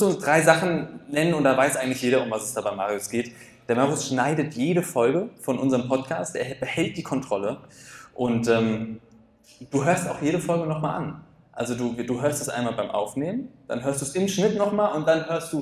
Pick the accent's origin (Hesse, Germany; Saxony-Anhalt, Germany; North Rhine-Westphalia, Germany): Hesse, Germany; Wir kommen übrigens aus dem Rheingau.